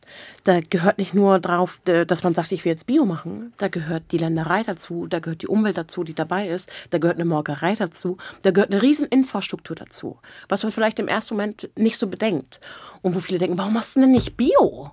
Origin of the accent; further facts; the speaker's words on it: Brandenburg, Germany; wir kommen aus der Uckermark, aus dem Osten